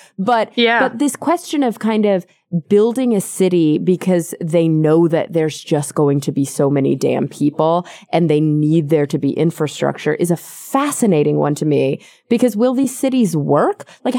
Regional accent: Dallas, Texas, United States; also born or lived in New York; now in Los Angeles, United States; I grew up in the suburb of Dallas, then I lived in New York, and now I live in Los Angeles

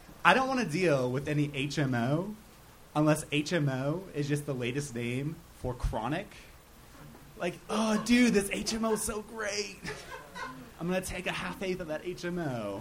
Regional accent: Minnesota, United States; now in Los Angeles, United States; Minnesota.

